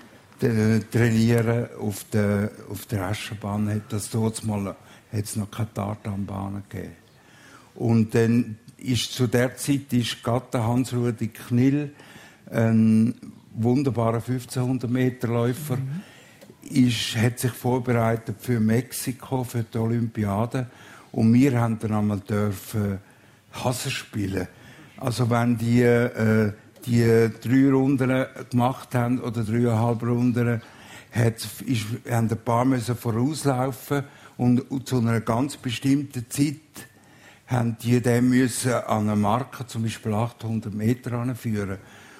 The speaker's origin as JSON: {"language": "German", "town": "Gossau", "region": "St. Gallen", "country": "Switzerland", "tie": "born or raised there", "said": "Und ich bin ja in Gossau aufgewachsen."}